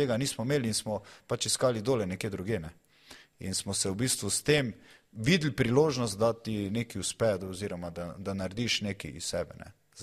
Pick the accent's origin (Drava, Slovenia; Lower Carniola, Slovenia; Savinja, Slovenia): Savinja, Slovenia; Celje; Pa sem domačin, pa sem Celjan, pa bil kapetan Celja, 11 sezon v članski ekipi.